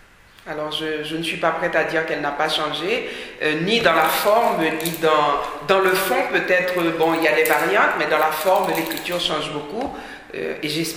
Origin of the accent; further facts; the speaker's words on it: Haiti; Haïti, qui est mon pays d'origine